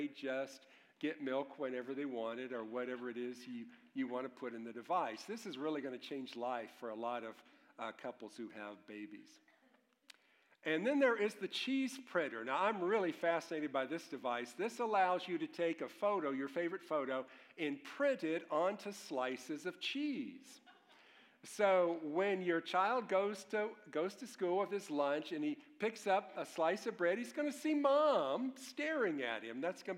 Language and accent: English; Louisville, Kentucky, United States; I'm from Louisville, and our hometown newspaper is the Courier-Journal.